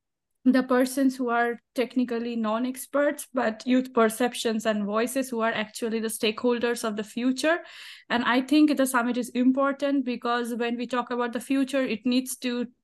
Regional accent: India; I'm from India. So while I was working in India

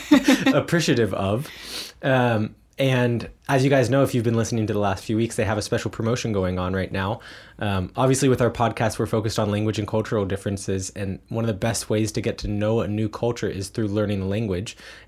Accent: United States; now in Munich, Germany; I'm an American living in Munich, Germany.

